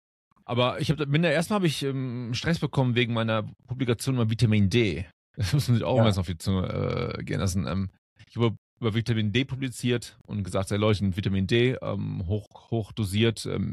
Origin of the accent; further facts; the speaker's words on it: Netherlands; also born or lived in Cologne / Germany / Iceland / Africa; now in Brazil; ich bin in Köln geboren, oder wurde in Köln geboren, heißt das, glaube ich, hab immer zwischen Deutschland und Holland dann gewohnt, und die meiste Zeit meines Lebens habe ich in Niederlanden gewohnt. Ein paar Jahre auf Island, ein paar Jahre in Afrika, ja, jetzt 5, 6 Jahre in Brasilien